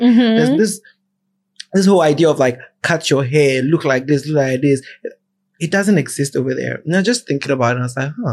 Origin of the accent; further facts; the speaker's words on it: Ghana; born there; The fact that I was born in Ghana